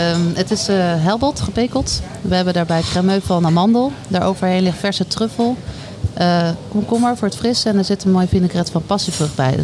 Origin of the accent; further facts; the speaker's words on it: Amsterdam, North Holland, Netherlands; Nee, ik kom uit Amsterdam.